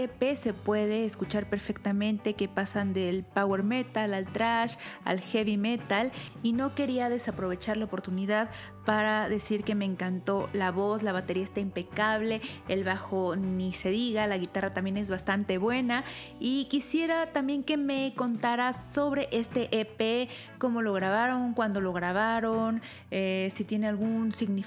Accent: Mexico City, Mexico; al menos para los que somos de Ciudad de México

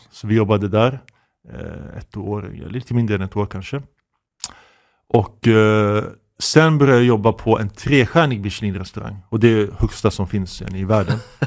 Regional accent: Uppsala, Uppsala County, Sweden; jag växte upp i Gottsunda med mamma och gick i Gottsunda skolan.

